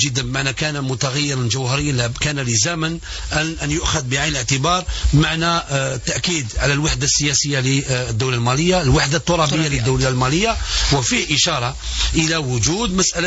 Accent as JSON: {"language": "Arabic", "country": "Algeria", "said": "وبالتالي في اعتقادي كجزائري يجب أن نفتخر ونعتز بذلك"}